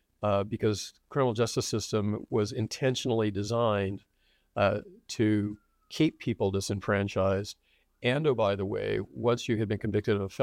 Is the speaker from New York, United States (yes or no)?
no; Texas, United States; And I was born and raised in Texas, so I get to say that.